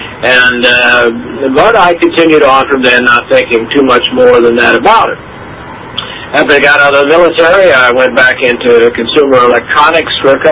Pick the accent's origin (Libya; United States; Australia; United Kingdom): United States; Indiana; I was raised in Indiana, a small town, a farming community in Indiana.